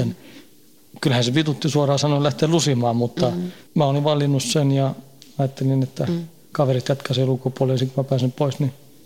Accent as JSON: {"language": "Finnish", "town": "Haninge", "region": "Stockholm County", "country": "Sweden", "tie": "born or raised there", "moved": "as an adult", "lives_now": "Finland", "said": "Tukholman lähiössä, Jordbrossa, Haningessa. Se on parikymmentä kilometriä Tukholmasta etelä."}